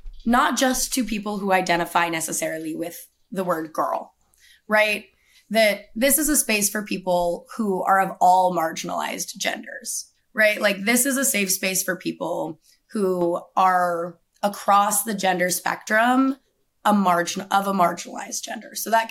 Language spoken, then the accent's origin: English; Tucson, Arizona, United States; I'm born and raised in Arizona. I'm from Tucson. And I recently moved back about a year ago.